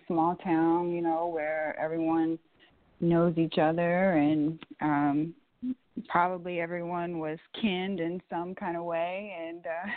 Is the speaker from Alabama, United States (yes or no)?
yes; Athens, Alabama, United States; Well, I was born in Birmingham, Alabama, but I grew up in a very small town by the name of Athens, Alabama.